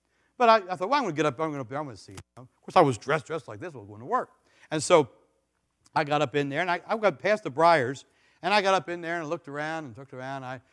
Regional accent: United States; I have freedom. I'm an American. And as an American, I choose to stay in the confines of God.

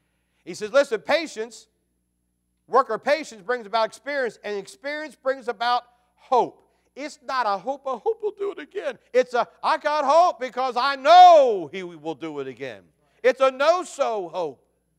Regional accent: Hampstead, Maryland, United States; I grew up down in Hampstead, and they used to do a big Hampstead Youth for Christ rally down at North Carroll High School

